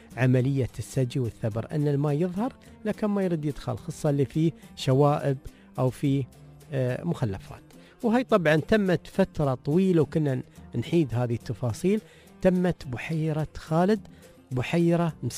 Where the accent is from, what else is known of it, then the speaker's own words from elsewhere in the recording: United Arab Emirates; هذه أيقونة موجودة عندنا في الإمارات